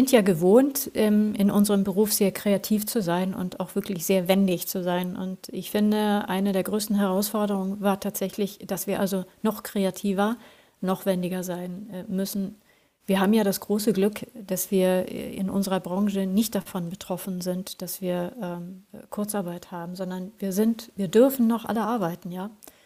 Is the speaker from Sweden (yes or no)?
yes; Orust, Västra Götaland County, Sweden; German is a second language; auf der Insel, wo ich herkomme, auch von Orust an der schwedischen Westküste.